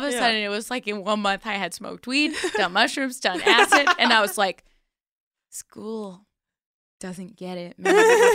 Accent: Florida, United States; Oh, yeah. Born and raised in Florida.

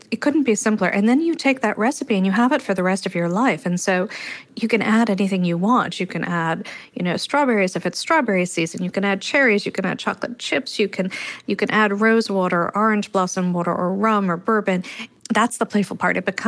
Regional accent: Paris, Île-de-France, France; I grew up in France. I grew up in Paris and for much of my life.

